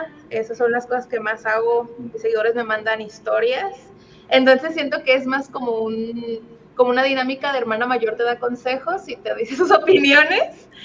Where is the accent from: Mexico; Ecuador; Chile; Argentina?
Mexico; Tepic, Nayarit; el 8 de agosto vamos a tener un listening party aquí en Tepic, Nayarit, que es de donde yo soy, sí